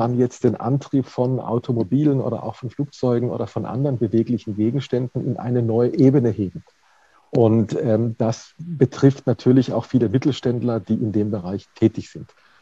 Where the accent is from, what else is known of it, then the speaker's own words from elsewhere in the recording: Baden-Württemberg, Germany; born there; ich komme aus Baden-Württemberg gebürtig